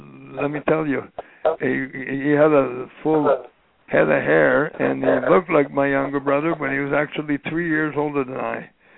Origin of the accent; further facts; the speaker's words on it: Canada; now in Vermont, United States; I live in Vermont right now, right on the Canadian border, about 20 miles away from the farm I was raised on in Canada. I cross the border every day, just go back and forth